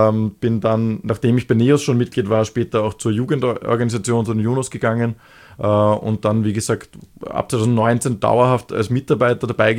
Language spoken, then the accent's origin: German; Penzing, Vienna, Austria; Ich bin eigentlich in Penzing geboren und aufgewachsen und bin dann in die Wenzgasse ins Gymnasium gegangen.